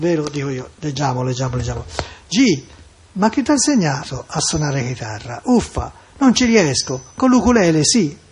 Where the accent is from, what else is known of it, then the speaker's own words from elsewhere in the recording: Florence, Tuscany, Italy; io sono di Firenze